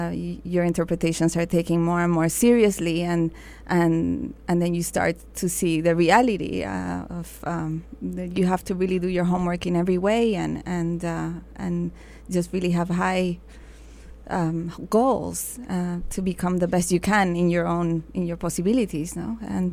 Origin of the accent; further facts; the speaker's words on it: Caracas, Capital District, Venezuela; There was, but growing up in Caracas, it was also is where I felt I belonged.